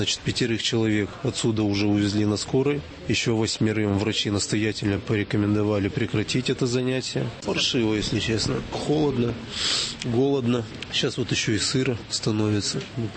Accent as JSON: {"language": "Russian", "town": "Chisinau", "region": "Chișinău", "country": "Moldova", "moved": "yes", "lives_now": "Russia", "said": "Я вообще из Кишинева. Вот решил на историческую родину перебраться, поскольку я русский человек."}